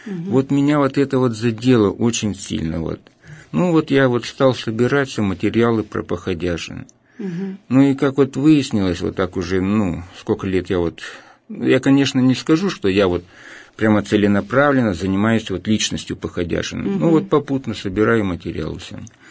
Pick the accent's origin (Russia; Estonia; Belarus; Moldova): Russia; Karpinsk, Sverdlovsk Oblast; Потому что я сам уроженец города Карпинска